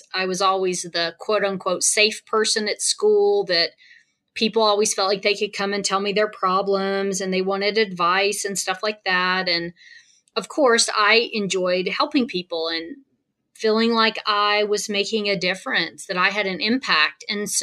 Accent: Birmingham, Alabama, United States; Yeah, I am originally from Alabama. I grew up in Birmingham, went to Auburn University for my undergrad

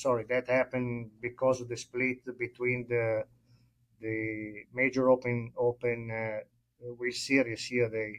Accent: Monza, Lombardy, Italy; I was born in Monza. I grew up in Monza or nearby.

